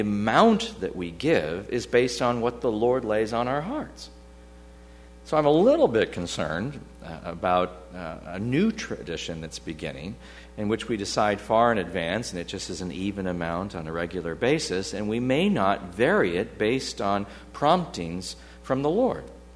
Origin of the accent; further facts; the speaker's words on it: United States; Now, as an American, I reacted against that.